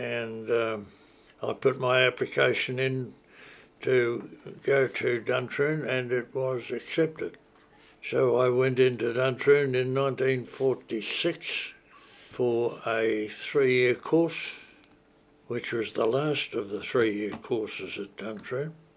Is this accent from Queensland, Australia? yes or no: no; Coburg, Victoria, Australia; also born or lived in Elsternwick; my first memory of where we lived was in Coburg, near the penitentiary